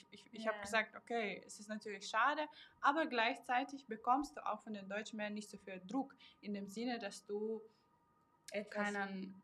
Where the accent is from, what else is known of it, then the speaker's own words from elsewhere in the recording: Kazakhstan; German is a second language; now in Germany; ich bin aus Kasachstan jetzt vor 10 Jahren gekommen.